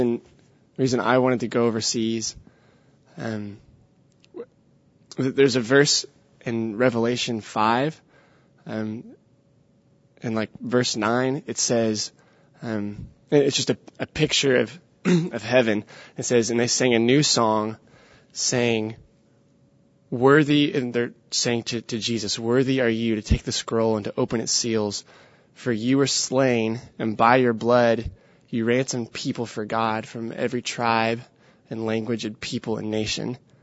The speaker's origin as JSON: {"language": "English", "town": "Weatherford", "region": "Oklahoma", "country": "United States", "said": "I am from Weatherford, Oklahoma, and I go to OSU."}